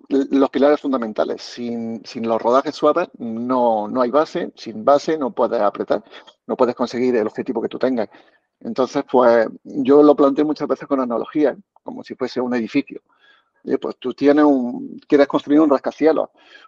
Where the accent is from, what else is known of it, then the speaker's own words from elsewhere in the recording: Barcelona, Catalonia, Spain; yo de pequeño viví en Barcelona, pues la humedad, el clima, pues no ayudaba para nada